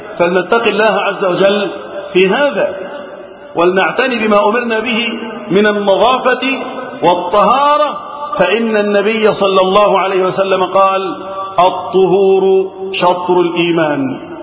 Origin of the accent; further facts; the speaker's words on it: Egypt; اللهم احفظ بلدنا مصر وسائر بلاد المسلمين من الفتن.